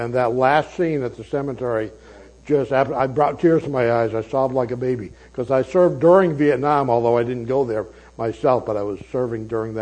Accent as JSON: {"language": "English", "region": "New Hampshire", "country": "United States", "said": "But I'm from New Hampshire, where the motto is live free or die, right?"}